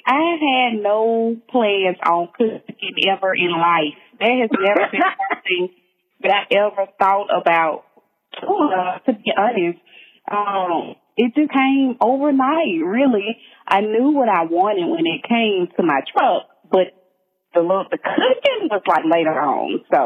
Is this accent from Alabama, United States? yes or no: yes; Birmingham, Alabama, United States; I am from Birmingham, born and raised.